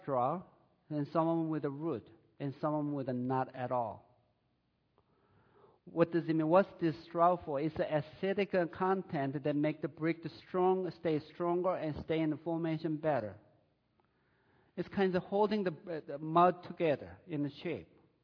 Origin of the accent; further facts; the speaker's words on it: South Korea; While I was growing up in South Korea